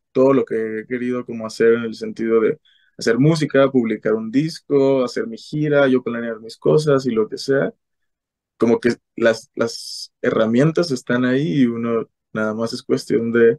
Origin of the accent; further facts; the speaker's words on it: Zamora, Michoacán, Mexico; now in Morelia, Mexico; yo ahorita, para empezar, vivo en Morelia y me salí de alguna forma de mi ciudad natal, que es Zamora